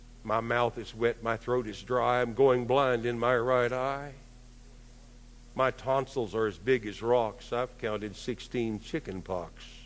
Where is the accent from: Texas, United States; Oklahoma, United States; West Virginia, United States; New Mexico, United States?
Oklahoma, United States; Marlow; I remember growing up in Marlow